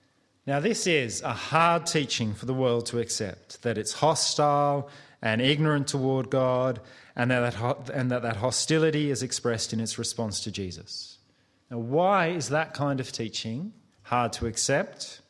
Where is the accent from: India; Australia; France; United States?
Australia; And I should say, as an Australian living here for a number of years now, I haven't experienced any of the latter